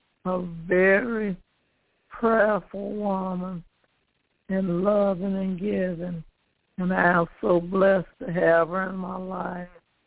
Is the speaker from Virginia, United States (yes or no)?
no; St. Louis, Missouri, United States; And I'm from St. Louis, Missouri.